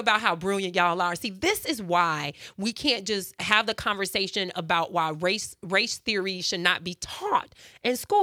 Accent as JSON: {"language": "English", "country": "United States", "said": "You know, I'm black. And I'm proud, and I'm from America"}